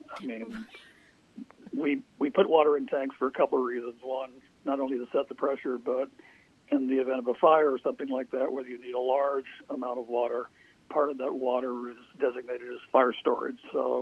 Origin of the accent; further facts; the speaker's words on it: the South, United States; moved away; I come from the South, the United States, grew up in the South, and left at the earliest opportunity.